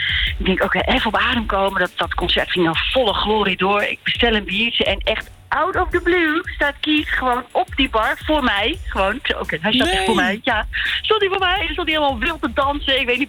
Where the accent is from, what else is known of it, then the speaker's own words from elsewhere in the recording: Groningen, Netherlands; Ik kom uit Groningen en dat kwam pas daar echt in de bukken.